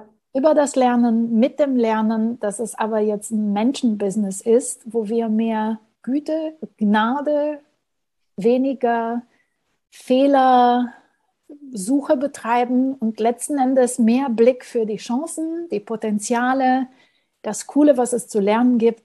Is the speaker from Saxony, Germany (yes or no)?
no; Berlin, Germany; ich bin Berlinerin